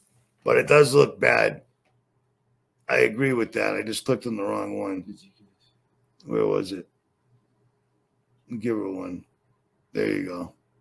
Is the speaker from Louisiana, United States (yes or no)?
no; Boston, Massachusetts, United States; I like the hat. I just can't rock one. I'm from Boston.